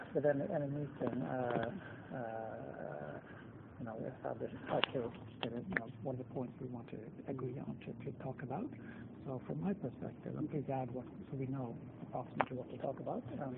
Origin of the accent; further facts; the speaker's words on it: Canada; now in Sweden; I grew up in Canada.